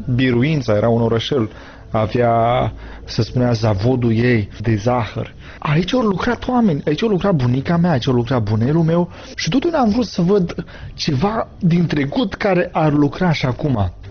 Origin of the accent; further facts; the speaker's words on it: Moldova; sunt din Republica Moldova, o țară mică, cu puțini oameni, dar cu inima mare.